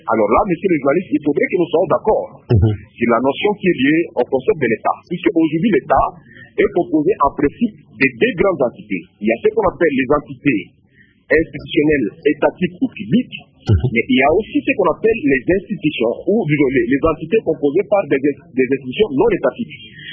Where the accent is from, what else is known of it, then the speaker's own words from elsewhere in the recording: Ituri, DR Congo; c'est pratiquement une répétition de ce qui s'est passé chez nous en Ituri. Je vous parle, je suis à Bouya